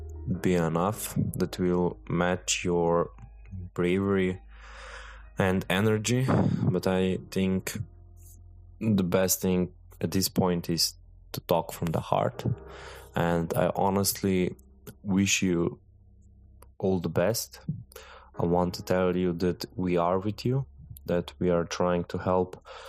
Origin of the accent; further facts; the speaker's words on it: Slovenia; from Slovenia.